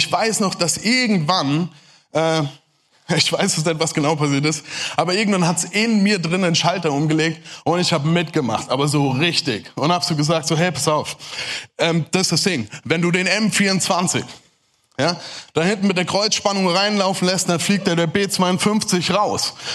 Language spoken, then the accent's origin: German; Germany; Hey, ihr habt's gemerkt, ich bin Deutscher. Ich neige manchmal dazu, recht schnell zu reden.